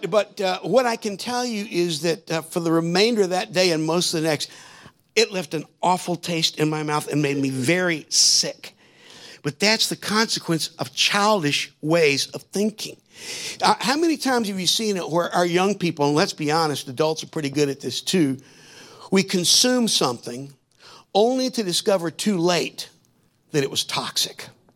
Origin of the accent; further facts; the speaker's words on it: Charlotte, North Carolina, United States; I remember when I was a little boy, I grew up in Charlotte, North Carolina.